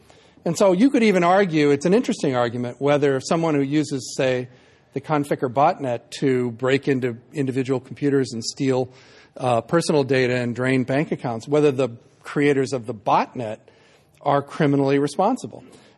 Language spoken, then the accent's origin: English; Missouri, United States; That's sort of out of my pay grade. I'm from Missouri.